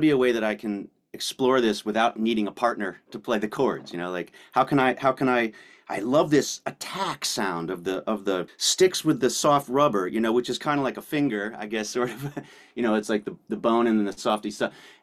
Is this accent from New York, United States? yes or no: no; Connecticut, United States; I grew up in Connecticut